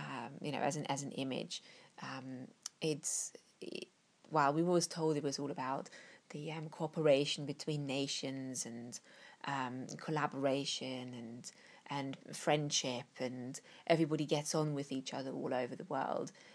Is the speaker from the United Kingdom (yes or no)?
no; East Germany, Germany; where we were allowed to travel when I was a child growing up in East Germany